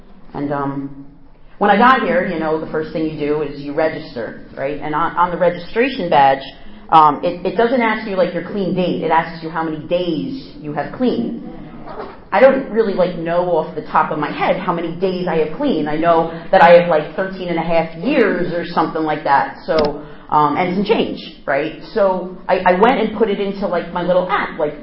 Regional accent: New Jersey, United States; live 8 minutes away from the George Washington Bridge, so I'm at like the tip north of New Jersey. I grew up in Bergen County.

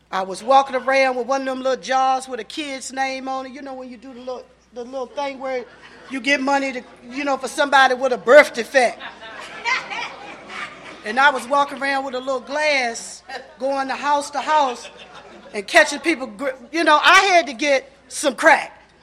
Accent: Lynchburg, Virginia, United States; You know, originally I'm from Lynchburg, Virginia.

